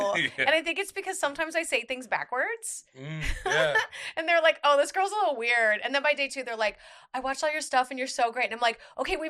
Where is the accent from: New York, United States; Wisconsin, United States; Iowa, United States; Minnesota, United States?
Minnesota, United States; And I'm originally from Minnesota, but like I did my first convention in Orlando when I worked for the Walt Disney World Company.